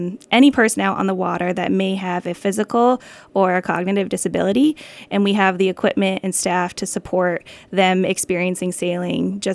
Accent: Old Lyme, Connecticut, United States; Yeah, I grew up in Old Lyme, Connecticut, and went to school in Connecticut

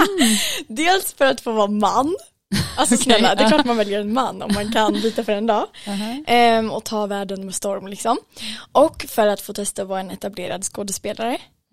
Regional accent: Örebro, Örebro County, Sweden; now in Stockholm, Sweden; Jag är 25. Jag kommer från Örebro och har bott i Stockholm i lite mer än 3 år.

